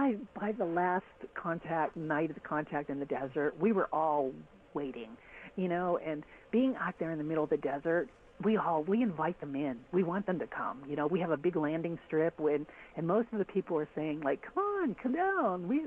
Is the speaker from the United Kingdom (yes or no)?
no; East Coast, United States; Well, this is a pretty profound story in itself because I am from the East Coast.